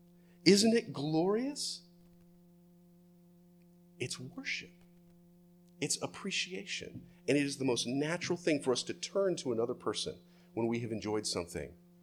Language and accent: English; Florida, United States; I grew up in Central Florida, where snow is a rumor.